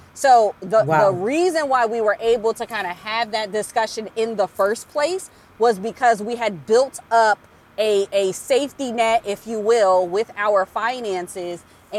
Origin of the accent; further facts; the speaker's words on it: Paterson, New Jersey, United States; I grew up in Paterson, New Jersey, inner city kid